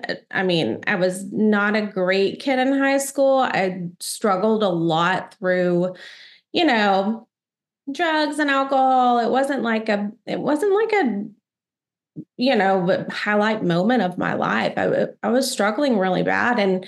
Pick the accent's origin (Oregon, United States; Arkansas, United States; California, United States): Arkansas, United States; Boonville; also born or lived in Fort Worth, Texas; So I was born in Fort Worth, Texas. We moved to a small town in Boonville, Arkansas.